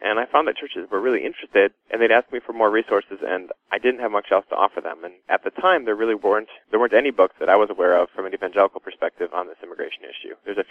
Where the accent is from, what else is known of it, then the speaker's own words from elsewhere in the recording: Wisconsin, United States; And where I grew up in Wisconsin, you know, I'm sure there were immigrants around, but I didn't know any of those immigrants